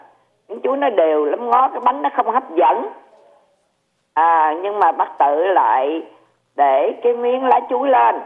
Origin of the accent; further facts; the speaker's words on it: Southern Vietnam, Vietnam; người Nam mình, người Việt Nam mình gọi là thâm kim á